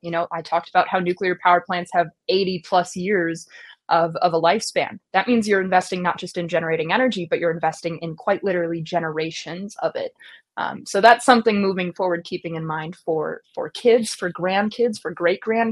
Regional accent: Wisconsin, United States; you're from the upper Midwest, I'm from Wisconsin, right?

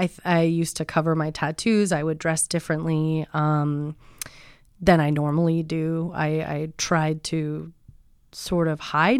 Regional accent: California, United States; I realize I don't have a 510 area code. I'm from the Sonoma County area, so I also work in that market as well.

